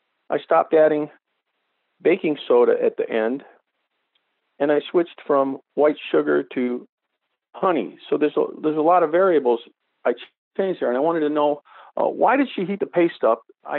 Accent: Saugus, Massachusetts, United States; I'm originally from Saugus, Massachusetts, which is just north of you.

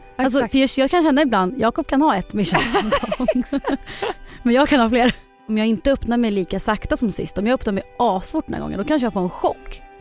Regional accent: Eskilstuna, Södermanland, Sweden; Ja, jag är ju från Eskilstuna.

